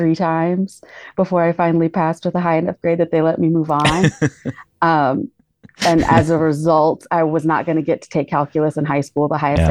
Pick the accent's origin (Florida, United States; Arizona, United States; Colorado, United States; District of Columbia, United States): Colorado, United States; moved back to my home state of Colorado